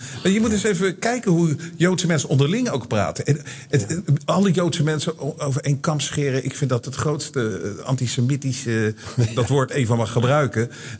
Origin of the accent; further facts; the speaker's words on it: Netherlands; Omdat wij als Nederlanders zijn binnengevallen.